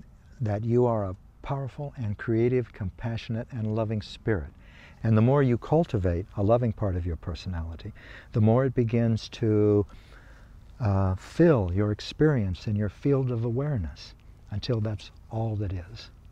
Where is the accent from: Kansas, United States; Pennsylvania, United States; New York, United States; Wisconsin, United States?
Kansas, United States; By the way, I come from Kansas.